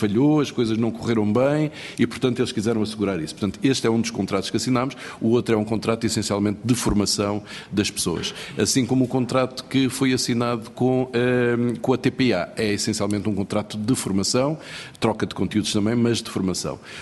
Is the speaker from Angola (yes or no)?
yes; Angola; como eu sou angolano, isso ajuda eventualmente a desbloquear algumas coisas, comi muita moamba quando era miúdo